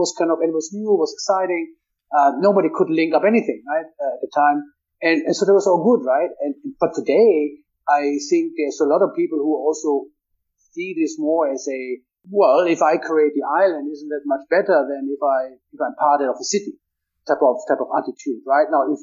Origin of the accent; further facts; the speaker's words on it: Hannover, Lower Saxony, Germany; my hometown is Hannover, which happens to be the city where, and it doesn't even exist anymore, it's the biggest IT show in the world.